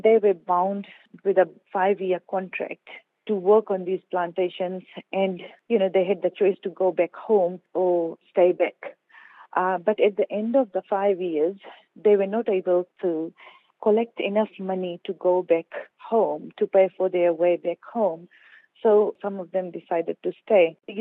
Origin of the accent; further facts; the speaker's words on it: Fiji; now in New Zealand; When I moved to New Zealand, I had this identity crisis kind of thing because I was from Fiji, but I felt that I was Indian as well